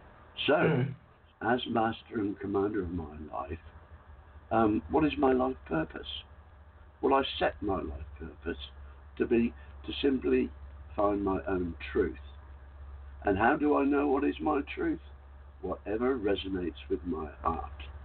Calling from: Queensland, Australia; I'm calling from the Whitsunday Islands off the northeast coast of Australia, between the mainland, in the mainland, and the Great Barrier Reef. And I'm not black

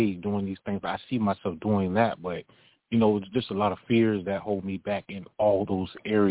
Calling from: Clearwater, Florida, United States; Clearwater, Florida.

